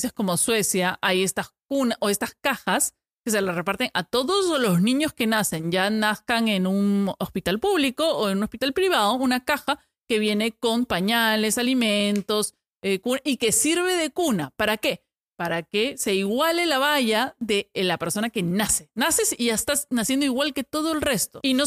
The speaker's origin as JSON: {"language": "Spanish", "country": "Peru", "said": "Y uno como peruano, ay, pero no voy a llamar."}